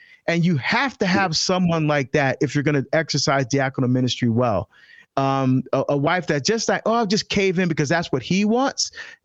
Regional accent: New Jersey, United States; now in Oregon, United States; I'm from Jersey, right? So we're both not from Oregon. We both married women who are from Oregon and moved here because of marriage.

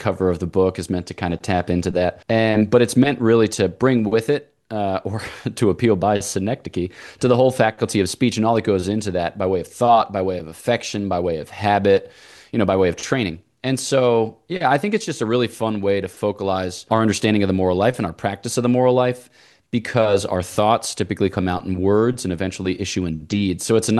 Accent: Pennsylvania, United States; born or raised there

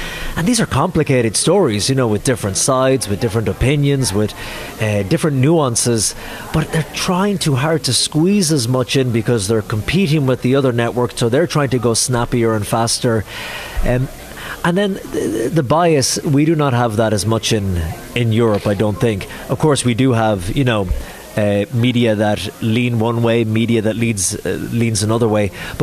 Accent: Ennis, Munster, Ireland; I got married in my hometown of Ennis in Ireland.

